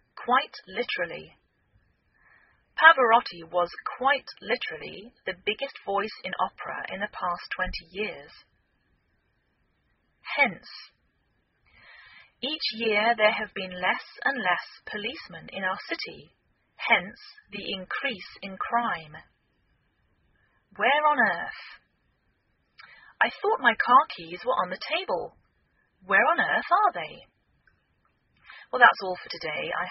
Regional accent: England, United Kingdom; now in United States; I'm English.I live in the northwest of the United States

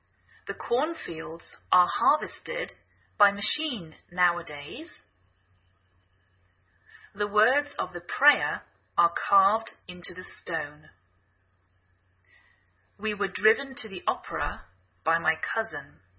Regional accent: England, United Kingdom; now in United States

